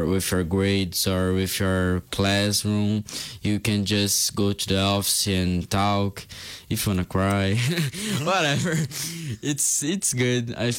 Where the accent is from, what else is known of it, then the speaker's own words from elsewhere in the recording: Brazil; English is a second language; So I'm from Brazil. I'm 17 years old, and was a little bit hard for starting a communication in English because my English is not very well.